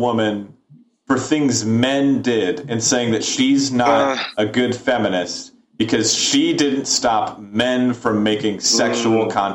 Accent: Nebraska, United States; I'm from Nebraska.

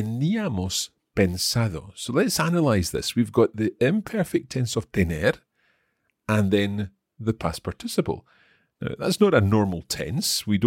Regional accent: Aragon, Spain; Okay, so given that we're both from Aragón

